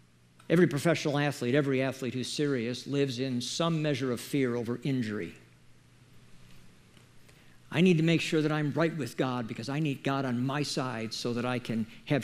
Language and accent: English; Chicago, Illinois, United States; Lee was born and raised in Chicago like I was. We're about the same age